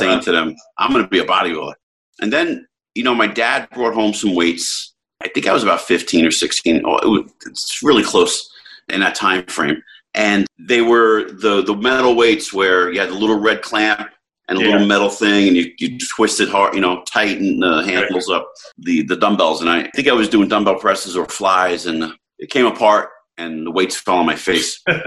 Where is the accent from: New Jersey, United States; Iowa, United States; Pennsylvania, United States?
New Jersey, United States; Jersey City; So, believe it or not, I grew up in Jersey City, New Jersey